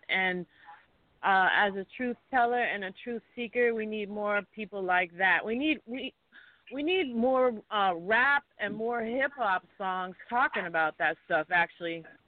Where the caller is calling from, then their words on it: Massachusetts, United States; I'm calling from Massachusetts.